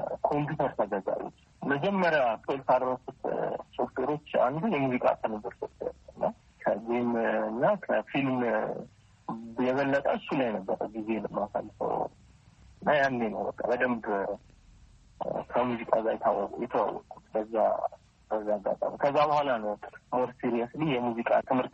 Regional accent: Addis Ababa, Ethiopia; የተወለድኩት አዲስ አበባ ወደ ፍልውሃ አካባቢ ነው። ትምህርት ቤት እዛው ከጎን ያለ ሊሴ ገብረ ማርያም እግሬ እየሄድኩ ነው የተማርኩት።

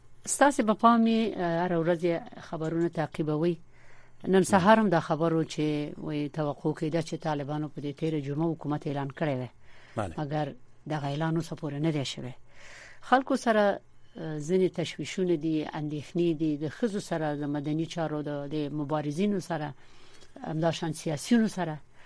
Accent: Afghanistan; مونږ ټول د افغانستان خلک افغانان یو، ټول ورونه یو.

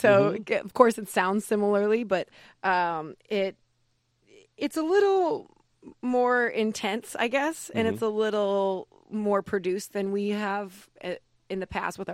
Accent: Cleveland, Ohio, United States; I grew up in Cleveland, Ohio, a suburb.

